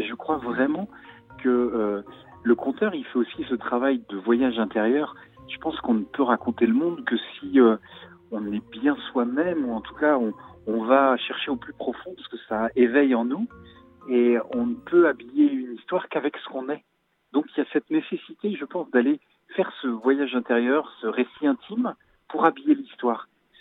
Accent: Fontenay-le-Comte, Pays de la Loire, France; Moi, je viens de Vendée, du sud de la Vendée, la région de Fontenay-le-Comte. J'ai grandi dans un pays de légende, en fait, pas très loin de la tour de la Fée Mélusine.

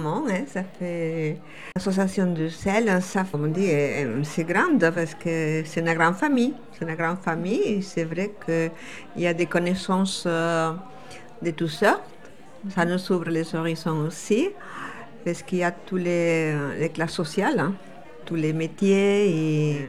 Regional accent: Spain; accent: Spanish; French is a second language; now in France; Écoutez, bon, moi, c'est d'origine espagnole. Malgré les années que ça fait que je suis là en France, je garde toujours mon accent.

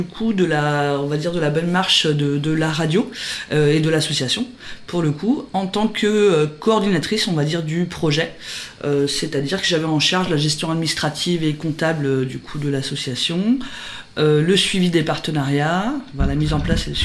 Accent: Pays de la Loire, France; je suis originaire de la Mayenne, donc suite à mes études je suis revenue en Mayenne

